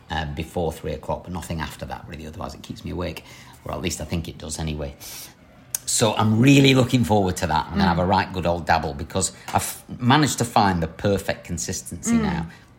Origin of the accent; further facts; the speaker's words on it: Yorkshire and the Humber, United Kingdom; moved away as an adult; now in Qatar; I'm a Yorkshire lass, single, living and working in Qatar.